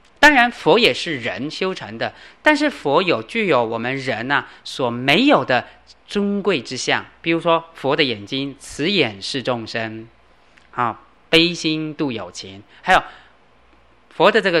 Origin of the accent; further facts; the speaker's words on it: China; 所以莲师咒呢，我们中国人汉地的人比较不了解